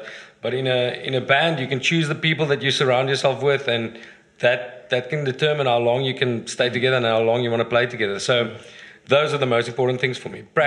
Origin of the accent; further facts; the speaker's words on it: South Africa; my dad's a Dutch Reformed minister. I grew up in Ingekerk.